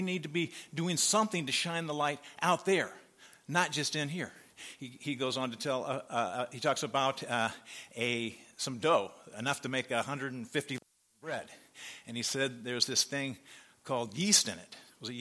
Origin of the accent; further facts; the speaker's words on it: Nebraska, United States; I grew up in Nebraska, and in the capital of Nebraska, there's a real tall building.